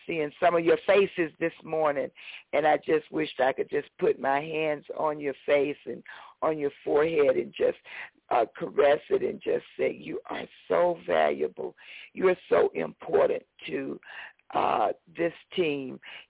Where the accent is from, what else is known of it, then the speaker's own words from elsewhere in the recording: Mississippi, United States; I remember growing up in Mississippi, I was told by this man that I would never be anything